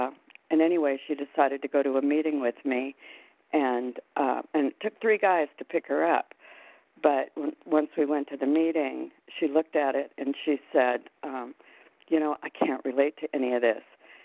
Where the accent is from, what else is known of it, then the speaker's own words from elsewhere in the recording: Arizona, United States; I'm from Arizona.